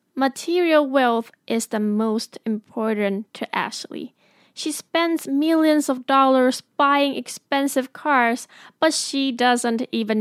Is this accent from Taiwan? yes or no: yes; Taiwan; English is a second language; No, I didn't study abroad. I was born and raised in Taiwan and none of my parents speak English.